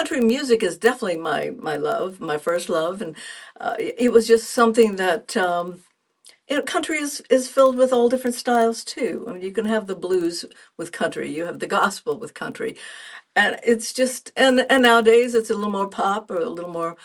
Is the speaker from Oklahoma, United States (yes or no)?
no; Wabash, Indiana, United States; also born or lived in Kentucky; Well, I grew up singing everything, and I grew up in Wabash, Indiana. I was about 4 when we moved from Kentucky.